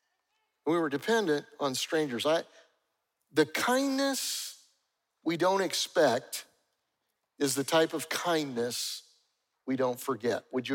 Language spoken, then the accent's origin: English; Charleston, United States; especially if they hear I'm from Charleston.